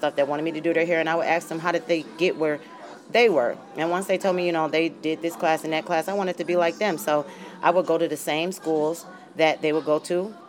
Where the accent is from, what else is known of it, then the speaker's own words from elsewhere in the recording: Detroit, Michigan, United States; ladies that came from, like, the drugs and the street crime and all the negative things that comes with growing up in Detroit, but I don't use it as a stigma.